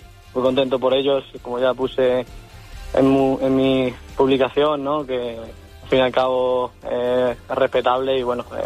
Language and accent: Spanish; Spain; siendo español, te sientes muy orgulloso, ¿no?